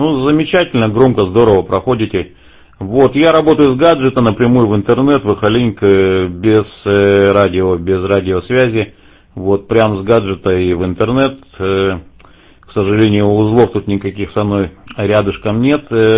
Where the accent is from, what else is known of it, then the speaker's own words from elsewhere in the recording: Irkutsk, Irkutsk Oblast, Russia; now in Moscow, Russia; я сам родом с Иркутска, родился в Иркутске, в нулевом районе, вот, ну, уже 20 лет в Москве живу.